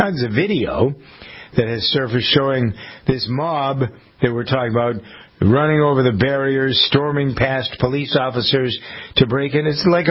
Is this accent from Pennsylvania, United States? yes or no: no; Framingham, Massachusetts, United States; There's 5,000-6,000 of them live here in Framingham, my hometown.